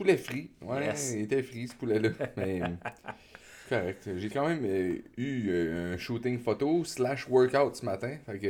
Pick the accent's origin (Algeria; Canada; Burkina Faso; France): Canada; Vanier, Quebec; born there; Mais je suis né à Vanier, à Québec.